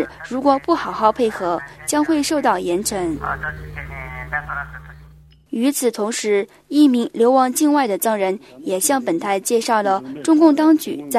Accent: Vietnam; 我来自越南，

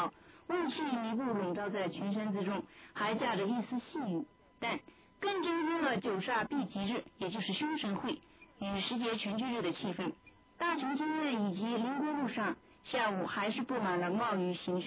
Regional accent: Tibet, China; 我们西藏人称之为年巴古总

